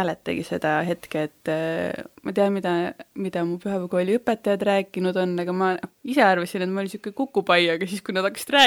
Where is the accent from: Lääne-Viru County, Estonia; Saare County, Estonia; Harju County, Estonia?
Lääne-Viru County, Estonia; Rakvere; Jaa, ma olen Rakverest pärit ja ma olen tegelikult oma elus võib-olla 4 aastat mujal olnud. Ma olen siis 34 praegu, et kuulejad oskaks arvutada. Ehk siis 30 aastat on Rakveres olnud.